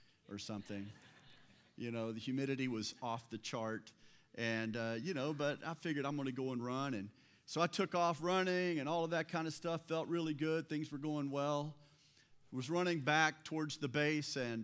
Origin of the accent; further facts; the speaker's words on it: the South, United States; moved away; When you have an accent, you think it's everyone else that has one. But so I'm from the South, and, you know, up until 2005 when I moved up here